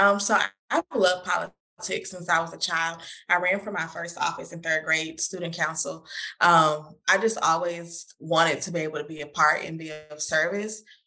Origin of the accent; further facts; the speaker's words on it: Louisiana, United States; I believe that my grandmother, my uncles, those who raised me, who I learned from, I felt like I was indebted to the work that they did, but also like the things they never got to see in their life. And so I knew I wanted to come back to Louisiana.